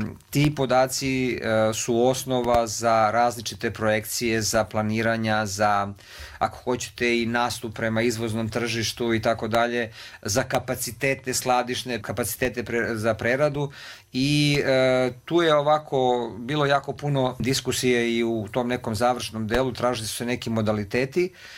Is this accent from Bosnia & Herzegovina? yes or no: yes; Republika Srpska, Bosnia & Herzegovina; kod nas u Bosni i Hercegovini ili u Republici Srpskoj to možda uređenije